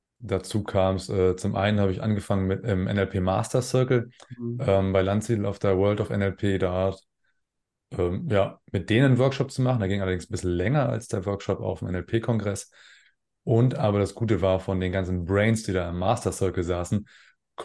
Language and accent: German; Zinnowitz, Mecklenburg-Vorpommern, Germany; now in Fellbach, Germany; Wohne im schönen Fellbach. Aufgewachsen bin ich allerdings auf der Insel Usedom in Zinnowitz.